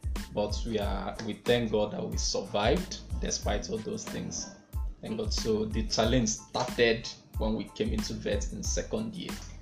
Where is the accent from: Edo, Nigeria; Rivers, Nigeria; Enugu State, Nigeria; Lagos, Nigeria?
Enugu State, Nigeria; Ukehe; I'm from Ukehe in Igbo, the local government of Enugu State.